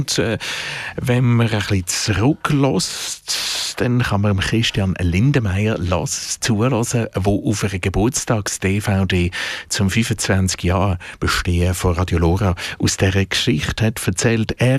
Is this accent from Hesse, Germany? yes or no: no; Baden-Württemberg, Germany; So am Rand von Baden, wo ich aufgewachsen bin, ist das nicht ganz einfach gewesen